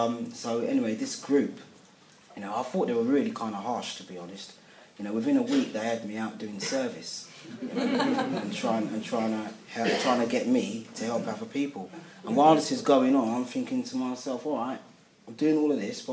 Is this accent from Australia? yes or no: no; London, United Kingdom; Even though I'm a Londoner